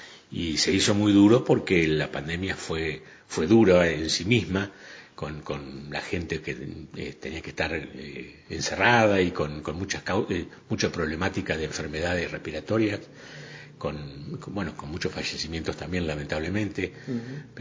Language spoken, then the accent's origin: Spanish; Gualeguay, Entre Ríos, Argentina; A 21 años me fui de Gualeguay, mi ciudad de origen, donde nací